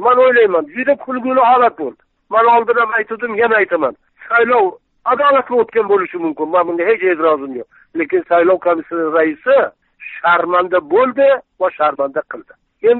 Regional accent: Sirdaryo Region, Uzbekistan; ma'lum darajada Sirdaryolikman.

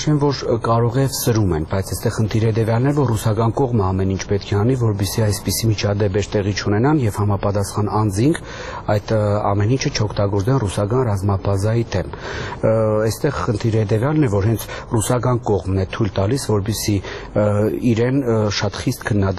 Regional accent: Gyumri, Shirak, Armenia; Որպես գյումրեցի ես կարող եմ մի քանի դեպք հիշել

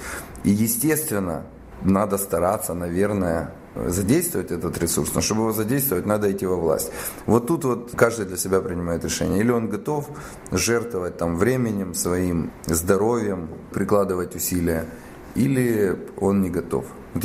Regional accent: Kharkiv, Kharkiv Oblast, Ukraine; Я родился в Украине, я здесь прожил, я здесь закончил университет.

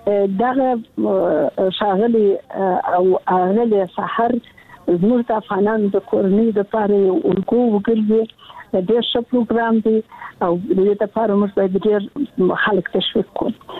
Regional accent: Kandahar, Afghanistan; زه د کندهار یم، د کندهار د عمومي اعلی لیسې کې مې زده کړې وکړې او کابل پوهنتون ته ولاړم

